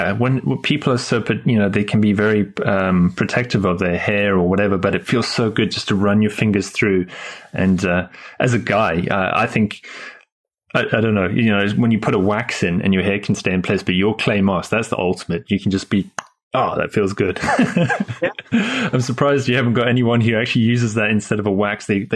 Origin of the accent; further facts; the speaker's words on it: South Africa; And it sounds like I'm from South Africa.